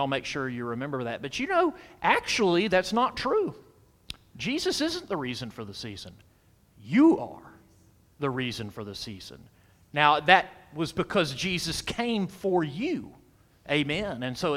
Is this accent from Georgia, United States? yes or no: yes; Athens, Georgia, United States; It's kind of like I hail from Athens, Georgia.